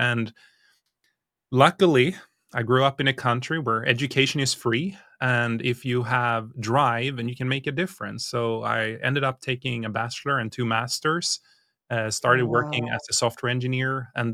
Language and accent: English; Sweden; now in United States; So I'm originally from Sweden. I moved to US 2014. I also come from a very humble upbringing, as poor as you can get in Sweden. I grew up with a single mom that worked in a daycare.